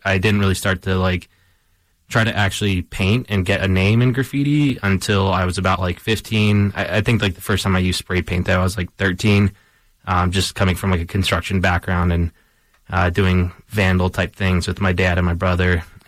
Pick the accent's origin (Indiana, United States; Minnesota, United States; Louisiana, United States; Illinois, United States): Illinois, United States; Chicago; I'm originally from Southwest Side Chicago. I grew up painting there and just like seeing like graffiti everywhere I was from, because the neighborhood I'm from is Pilsen, and it's just like this very historic Chicano community that's just covered in graffiti.